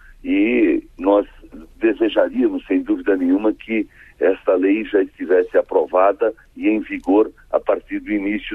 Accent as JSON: {"language": "Portuguese", "region": "Santa Catarina", "country": "Brazil", "said": "Eu sou de Santa Catarina e posso falar da situação de catarinense. No meu estado"}